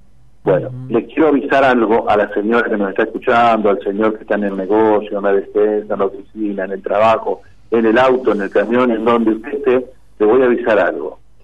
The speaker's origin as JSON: {"language": "Spanish", "country": "Argentina", "said": "los únicos que pagamos el pato de todo esto somos el pueblo argentino"}